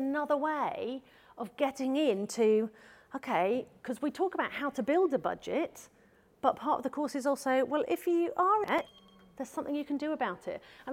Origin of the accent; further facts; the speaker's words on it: United Kingdom; we're talking, I know we were joking about being very British and having cups of tea and tears.